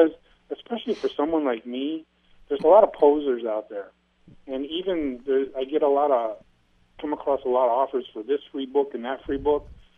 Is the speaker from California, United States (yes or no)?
yes; Torrance, California, United States; Well, I grew up in Torrance, which is like a mile and a half from the … country, you know? And, you know, in high school I was a beach guy.